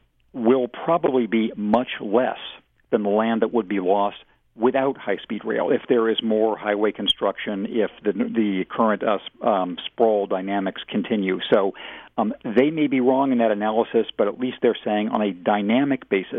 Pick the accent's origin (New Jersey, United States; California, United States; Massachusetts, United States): California, United States; Redlands; In my hometown of Redlands, I've seen orange groves give way to development.